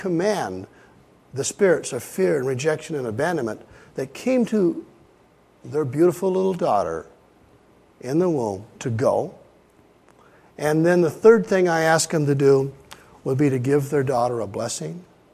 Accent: Anchorage, Alaska, United States; a traveling pastor, came through my hometown in Anchorage

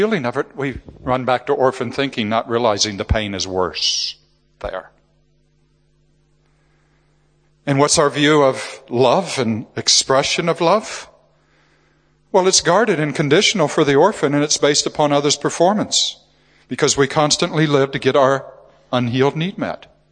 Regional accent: Scotland, United Kingdom; It doesn't make any difference if I'm a Scot or a Brit.

